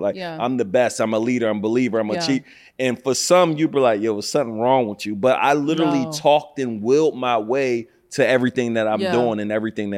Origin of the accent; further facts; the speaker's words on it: Philadelphia, Pennsylvania, United States; I need you to go get my birth certificate because we're from Philly.